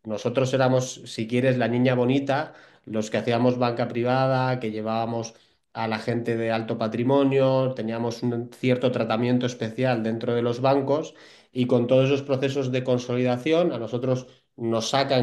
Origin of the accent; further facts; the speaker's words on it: Bilbao, Basque Country, Spain; Yo soy de Bilbao y obviamente cuando empiezas a progresar en tu trabajo y sobre todo en el sector financiero y quieres hacer más cosas, el destino natural es ir a Madrid